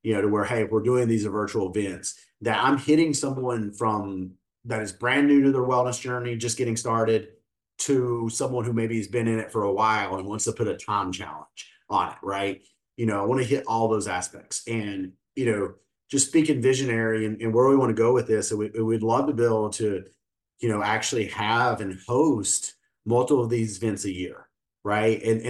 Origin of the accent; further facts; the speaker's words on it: West Virginia, United States; I'm from West Virginia originally, love the West Virginia mountains.